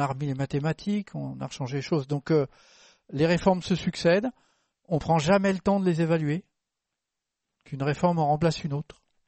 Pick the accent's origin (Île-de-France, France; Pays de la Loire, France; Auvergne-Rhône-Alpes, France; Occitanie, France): Auvergne-Rhône-Alpes, France; Lyon; Je suis lyonnais, j'habite pas très loin du parc de la Tête d'Or